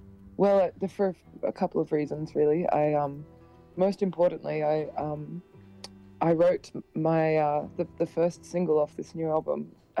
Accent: Melbourne, Victoria, Australia; moved away as an adult; now in New Zealand; I'm from Australia. I'm from Melbourne, born and raised, and I've actually moved. I've gone the other way. I've moved from Melbourne to Littleton.

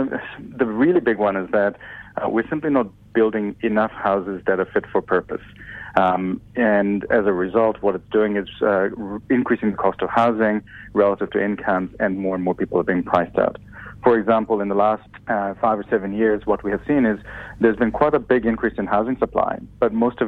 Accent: New Zealand; homeownership is a very important part of being a Kiwi. It really identifies us as being part of community and society

